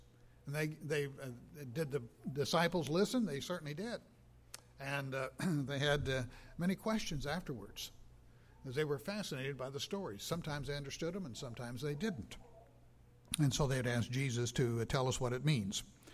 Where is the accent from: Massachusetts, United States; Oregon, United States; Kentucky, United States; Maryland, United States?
Oregon, United States; I grew up in Oregon.